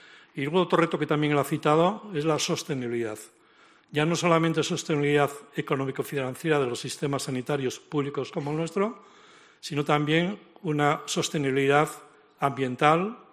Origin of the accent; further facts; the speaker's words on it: Cantabria, Spain; moved away as an adult; llevo 20 años ya fuera de Cantabria, pero no hay día que no lea los medios de comunicación de mi tierra, ¿no?